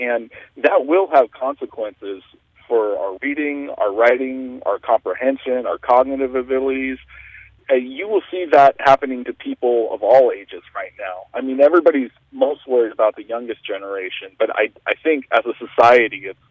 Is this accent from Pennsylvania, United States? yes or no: no; California, United States; now in Sacramento, United States; based out of Sacramento now, but I grew up in the Gold Country, and my first 5 years were working out in the Gold Country.